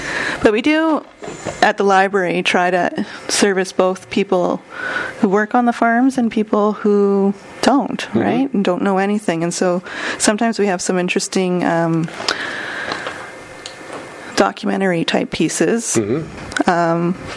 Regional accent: Windsor, Ontario, Canada; because I admittedly am a city girl. I grew up in Windsor.

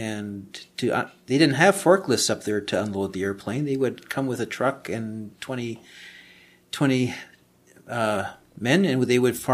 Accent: Kitchener, Ontario, Canada; I'm from Kitchener. It's my hometown. It's we're here in the early '60s, and I used to live on the outskirts. We were urbanites, but on the outskirts of the city

